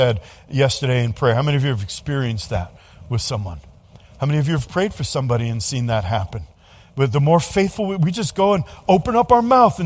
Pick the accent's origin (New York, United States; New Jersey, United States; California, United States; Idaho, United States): New York, United States; New York City; Now, I'm from New York City, and we don't sing in New York City on the streets like that.